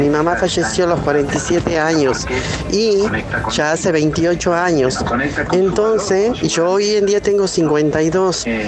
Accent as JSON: {"language": "Spanish", "region": "Tucumán", "country": "Argentina", "said": "Soy de Tucumán."}